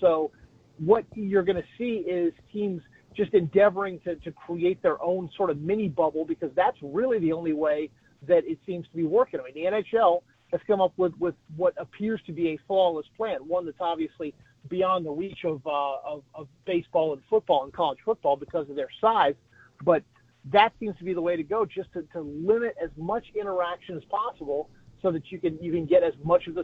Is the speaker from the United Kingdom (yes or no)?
no; Atlanta, Georgia, United States; You know, I'm being from Atlanta.